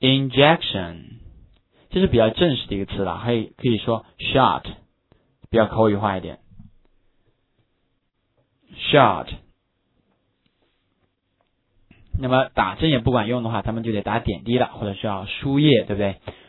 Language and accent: Chinese; China; 那么啊我们中国人都知道要吃什么药，对不对啊？